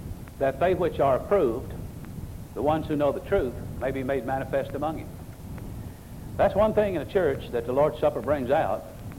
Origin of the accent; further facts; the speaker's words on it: the South, United States; Now I was raised in the South, and what we always did at a meal, if we had biscuits or bread or anything, we had gravy in our plate.